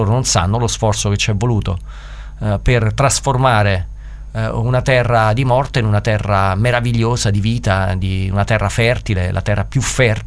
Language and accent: Italian; Lazio, Italy; noi, che peraltro veniamo dalla provincia di Latina